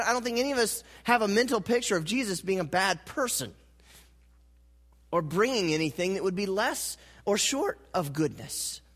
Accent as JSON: {"language": "English", "region": "North Carolina", "country": "United States", "tie": "born or raised there", "said": "As you guys know, I grew up in North Carolina, and we would make a trip to the beach at least once a year, sometimes twice a year."}